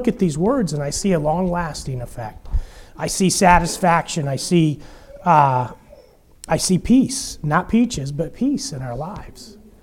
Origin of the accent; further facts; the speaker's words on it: United States; it's not a good place to be drunken, for sure, as a gringo, as an American.